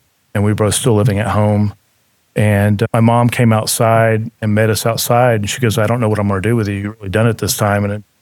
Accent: Mississippi, United States; I was born and raised in Mississippi. I'm the oldest of four siblings. My mom and dad still live on the same farm I grew up on back in Mississippi.

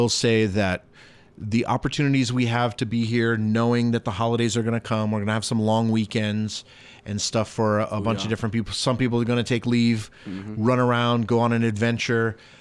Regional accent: Italy; moved away; So I came here from Italy, which is very pro-Christmas.

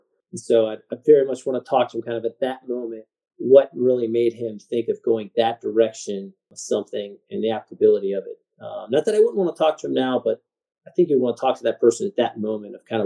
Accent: Missouri, United States; I grew up in Missouri, right? So we were right there in Tornado Alley.

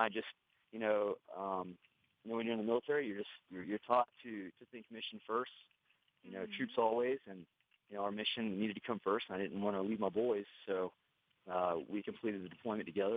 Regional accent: Cocoa Beach, Florida, United States; I'm from Cocoa Beach, Florida.

